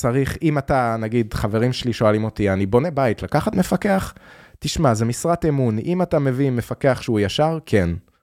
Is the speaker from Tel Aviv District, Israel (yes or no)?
yes; Tel Aviv, Tel Aviv District, Israel; אני גדלתי פה בתל אביב